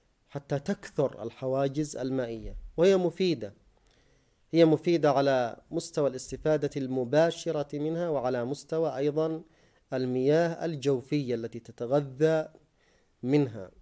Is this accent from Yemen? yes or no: yes; Yemen; المواسم تأتي تباعا هنا وهناك بحسب تنوع البيئة والمناخ الزراعي عندنا في اليمن، ما بين المناطق الجبلية والمناطق الشرقية والمناطق التهامية.